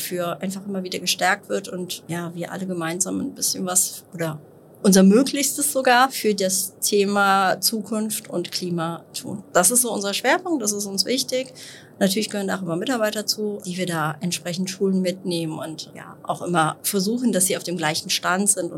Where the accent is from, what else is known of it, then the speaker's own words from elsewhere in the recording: Krefeld, North Rhine-Westphalia, Germany; Also ich komme aus Krefeld, gar nicht weit von hier.